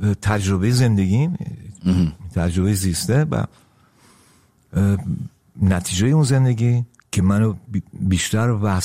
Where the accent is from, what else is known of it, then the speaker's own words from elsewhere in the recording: Iran; born there; ناراحت نیستم که چرا در ایران به دنیا آمدم